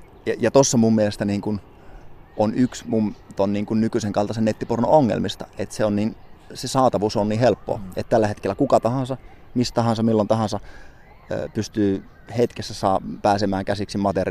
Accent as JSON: {"language": "Finnish", "town": "Kemijärvi", "region": "Lapland", "country": "Finland", "lives_now": "Tampere, Finland", "said": "ja ikä on 36 tällä hetkellä. Kemijärveltähän minä alun perin olen kotoisin ja tällä hetkellä, niin kuin taisin tuossa sanoa, niin Tampereella asustelen."}